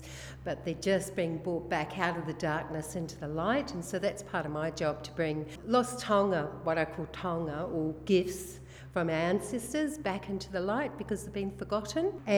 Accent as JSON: {"language": "English", "country": "New Zealand", "said": "I'm Māori from New Zealand."}